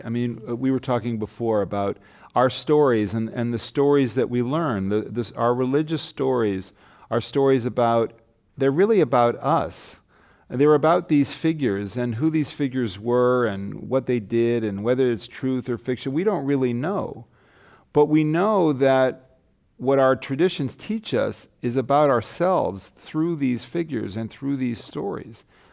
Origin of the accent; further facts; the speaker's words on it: Los Angeles, California, United States; I grew up in Los Angeles with a sense of cultural and ethnic identity as a Jew, growing up like a lot of non-Orthodox Jews do in America